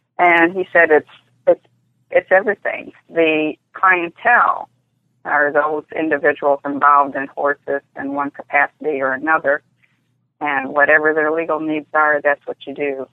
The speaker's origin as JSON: {"language": "English", "region": "Michigan", "country": "United States", "tie": "born or raised there", "lives_now": "Maryland, United States", "said": "I held a pari-mutuel teller's license after I moved here to Maryland. I grew up in Michigan."}